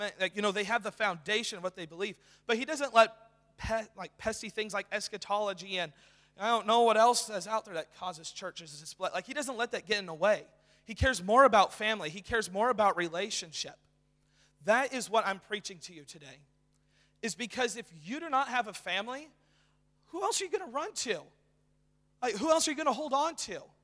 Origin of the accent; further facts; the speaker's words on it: Tonasket, Washington, United States; As Jordan said, I am from Tenasket, Washington.